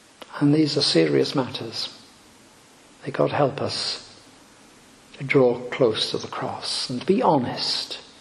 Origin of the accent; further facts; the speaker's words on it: Liverpool, North West England, United Kingdom; J.C. Ryle, late great bishop of Liverpool, my hometown